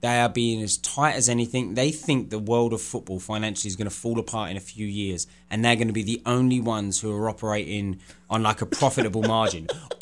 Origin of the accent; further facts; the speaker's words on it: England, United Kingdom; she came back to my hometown in England